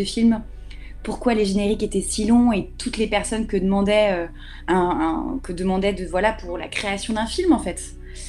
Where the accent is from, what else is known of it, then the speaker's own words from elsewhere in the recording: Brittany, France; comme tu l'as dit, je suis bretonne.